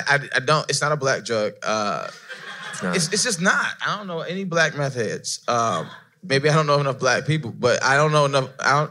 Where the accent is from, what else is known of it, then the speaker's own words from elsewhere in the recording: Mississippi, United States; we're from the South, Mississippi, so you know the story.